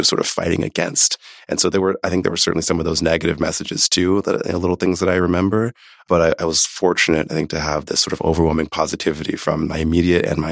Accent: Omaha, Nebraska, United States; also born or lived in New York City; My family is originally from Haiti, my parents' generation. I was born in New York City, grew up in Omaha, Nebraska.

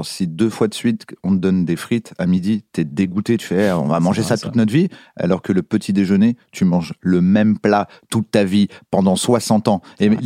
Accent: France; on est français

